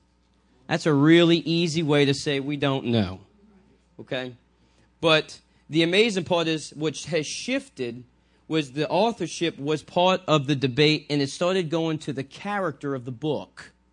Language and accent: English; New Orleans, Louisiana, United States; now in Picayune, Mississippi, United States; But I grew up in New Orleans. I'm from New Orleans, so the New Orleans area, actually Shelmet. I'm a Shelmatian.